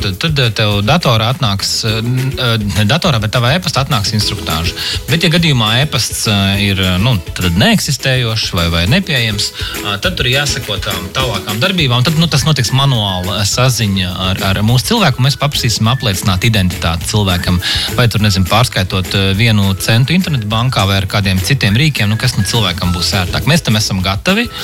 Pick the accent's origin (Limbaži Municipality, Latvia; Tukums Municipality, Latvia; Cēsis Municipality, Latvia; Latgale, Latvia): Tukums Municipality, Latvia; Tukums; Es esmu tukumnieks